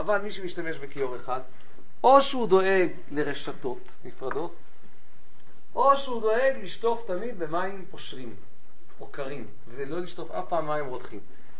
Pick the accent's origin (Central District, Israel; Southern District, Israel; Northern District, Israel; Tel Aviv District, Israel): Tel Aviv District, Israel; Tel Aviv; אני גדלתי בתל אביב הקטנה, לא הייתה כל כך קטנה, אבל יחסית להיום.